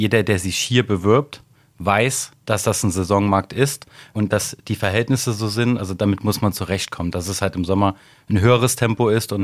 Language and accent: German; Rhineland-Palatinate, Germany; also ich bin 40 Jahre alt, komme tatsächlich auch aus dem Hunsrück, also unweit von hier, circa 30 Kilometer aus Moorbach.